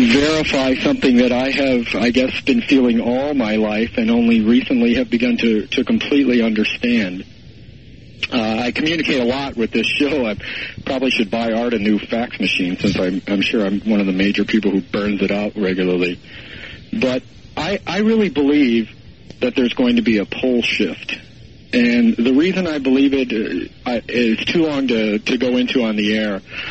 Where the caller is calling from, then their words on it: Madison, Wisconsin, United States; Madison, Wisconsin.